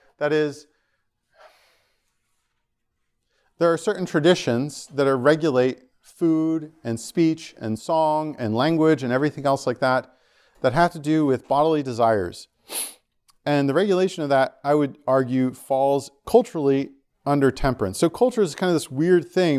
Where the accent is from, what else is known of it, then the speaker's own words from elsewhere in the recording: New Jersey, United States; Again, like I'm from New Jersey, right?